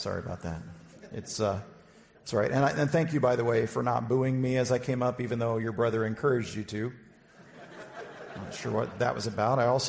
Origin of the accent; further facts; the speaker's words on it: Omaha, Nebraska, United States; I mean, someone already mentioned that I'm from the United States. I'm from Omaha.